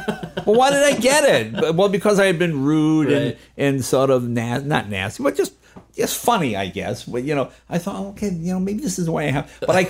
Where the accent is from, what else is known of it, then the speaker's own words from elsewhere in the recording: New England, United States; But growing up in New England, you have a reverence to your elders, for lack of a better word.